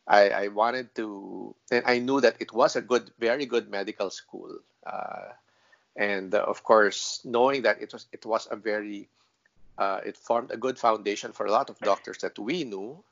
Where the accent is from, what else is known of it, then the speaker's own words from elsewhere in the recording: Pasig, Metro Manila, Philippines; I grew up here in Pasig, and I went to the nearest high school, which where I grew up in. I live in a barangay called Capitolio. It's in Pasig